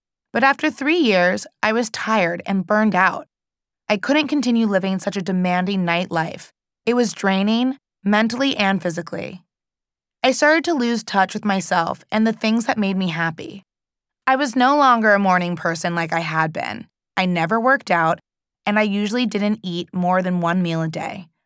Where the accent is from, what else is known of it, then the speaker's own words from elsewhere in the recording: New York City, New York, United States; When I was growing up in New York City as a young, Black, Jewish woman and going to ballet school